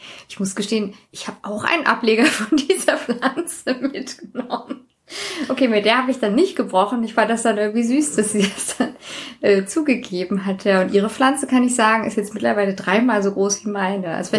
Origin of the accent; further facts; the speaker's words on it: Hanau, Hesse, Germany; ich komme auch aus Hanau und ich kenne das überhaupt nicht.